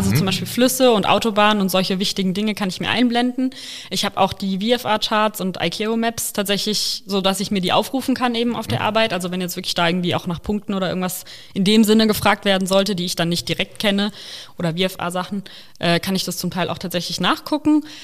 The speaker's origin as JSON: {"language": "German", "region": "Rhineland-Palatinate", "country": "Germany", "said": "Also ich komme nicht von da, ich komme hier aus Richtung Mainz tatsächlich, also direkt aus der Nähe."}